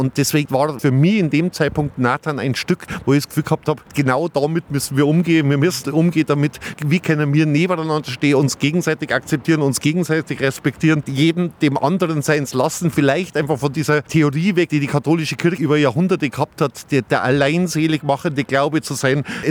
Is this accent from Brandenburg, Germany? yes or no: no; Oberammergau, Bavaria, Germany; Ich bin in einem Wirtshaus in Oberammergau aufgewachsen.